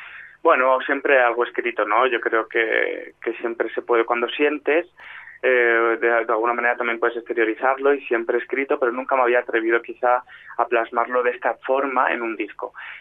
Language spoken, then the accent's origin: Spanish; Talavera de la Reina, Castilla-La Mancha, Spain; born there; now in Madrid, Spain; Nací en Talavera de la Reina y estoy muy vinculado a dos pueblecitos que están cerca, que son uno de mi padre y otro de mi madre, que se llaman El Real de San Vicente y Nuño Gómez.